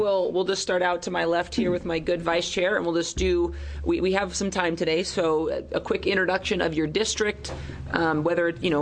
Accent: Oregon, United States; And I come from the Columbia River Gorge, which is indisputably the most beautiful place in the state.

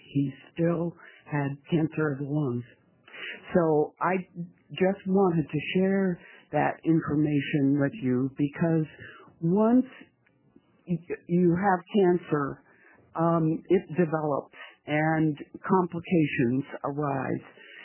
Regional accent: Salem, Oregon, United States; from Salem, Oregon.

